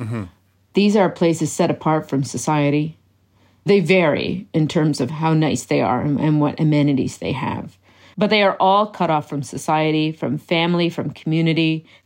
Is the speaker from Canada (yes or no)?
yes; Cape Breton, Nova Scotia, Canada; these are the things that teach me, as someone growing up in Cape Breton, this is how companies can treat you.